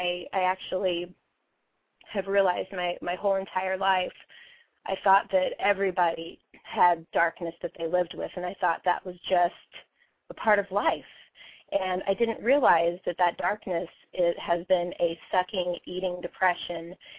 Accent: Portland, Oregon, United States; I'm from Portland, so it rains here often.

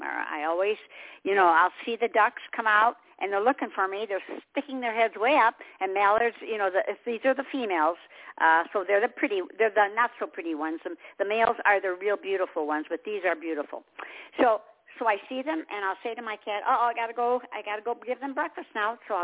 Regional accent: Michigan, United States; I'm originally from Michigan. I love it here. I wouldn't go back to Michigan.

